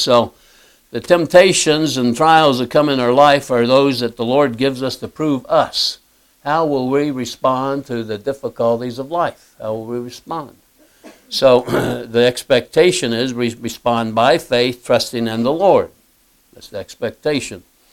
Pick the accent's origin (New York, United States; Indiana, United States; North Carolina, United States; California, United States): Indiana, United States; born there; So I was born in Indiana, so I'm a Hoosier. Yeah, Hoosier, I'm a Hoosier.